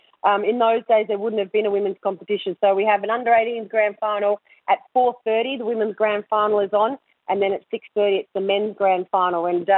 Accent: Darwin, Northern Territory, Australia; living in Darwin in 2003. So I have only returned 18 months ago. But before that, I was 14 years out of my hometown.

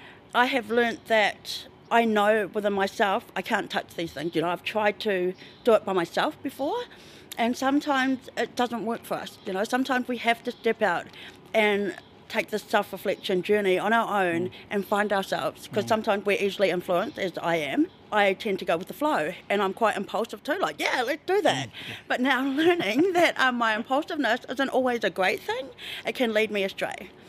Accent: Tauranga, Bay of Plenty, New Zealand; I'm from Tauranga, and I am an addict.

